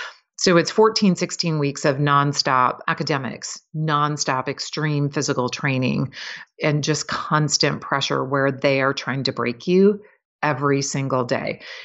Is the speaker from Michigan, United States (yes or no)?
no; Wisconsin, United States; I grew up in Wisconsin.